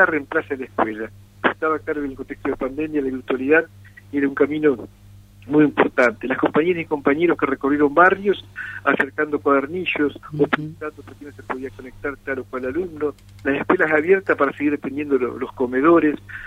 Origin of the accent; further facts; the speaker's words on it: Colón, Entre Ríos, Argentina; now in Paraná, Argentina; La ruta 18, que la transito permanentemente entre Colón y Paraná, porque soy de Colón y por supuesto estoy en Paraná permanentemente